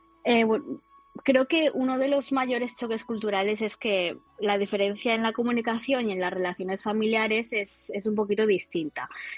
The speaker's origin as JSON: {"language": "Spanish", "country": "China", "second_language": "Spanish", "lives_now": "Spain", "said": "Y bueno, el dialecto es... se dice Qin Tianhua."}